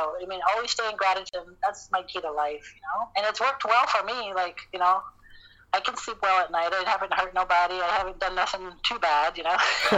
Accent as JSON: {"language": "English", "town": "Windsor", "region": "Ontario", "country": "Canada", "tie": "born or raised there", "said": "So I lived in that area, Pilat area."}